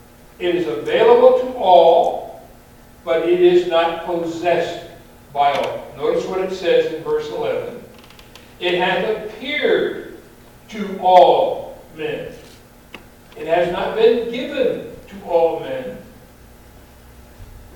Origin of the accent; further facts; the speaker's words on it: Canton, Ohio, United States; When I was growing up in Canton, Ohio, when I was in high school, I played football.